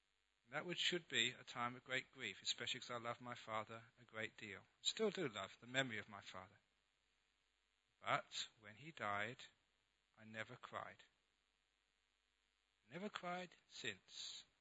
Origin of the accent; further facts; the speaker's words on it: London, United Kingdom; The young man growing up in London, I'd gone to many concerts